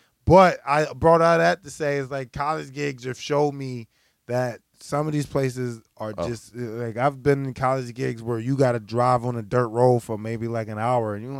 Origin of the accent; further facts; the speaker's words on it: Philadelphia, Pennsylvania, United States; now in New York, United States; I'm not from New York. I live in New York, but I'm from Philly.